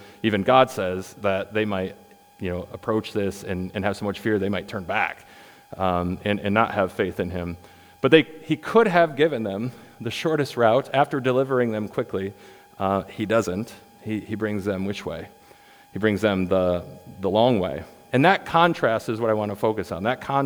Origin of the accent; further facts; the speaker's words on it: Midwest, United States; And we're flatlanders. We come from the Midwest, so we didn't take into consideration topography